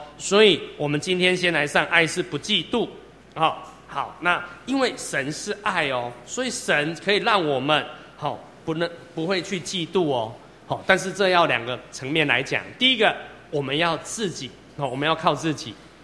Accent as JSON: {"language": "Chinese", "country": "China", "said": "所以我们中国人里面有一个文人相亲，或是同行相忌"}